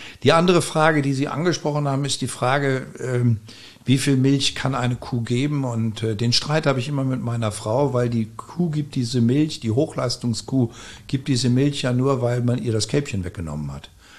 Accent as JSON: {"language": "German", "region": "Rhineland-Palatinate", "country": "Germany", "said": "Ich komme aus Rheinhessen. Meine Familie mütterlicherseits kommt aus Rheinhessen"}